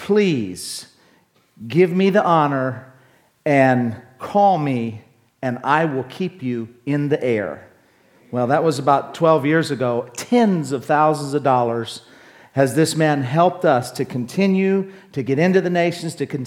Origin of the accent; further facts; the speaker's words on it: United States; born there; Nice to meet you. I'm American by birth, but I'm Filipino by choice.